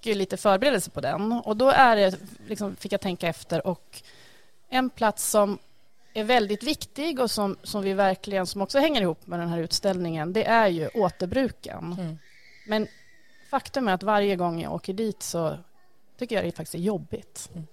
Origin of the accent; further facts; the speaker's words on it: Västerås, Västmanland County, Sweden; jag är inte född i Västerås, men jag har bott större delen. Jag har vuxit upp i Västerås och sen har jag bott ungefär 10 år på olika platser utomlands och på andra ställen i Sverige. Mm. Men visst, det här är ju mitt hem.